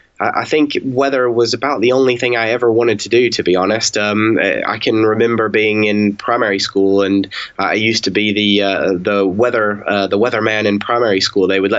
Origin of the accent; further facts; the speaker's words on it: England, United Kingdom; So I'm looking forward to the time where I can answer back by saying, well, I am English.